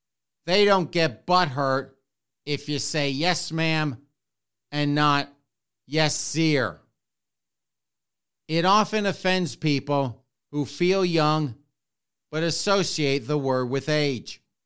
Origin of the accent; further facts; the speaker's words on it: Spartanburg, South Carolina, United States; now, I grew up in the South, in Spartanburg, South Carolina. And that was drilled into us at a very young age.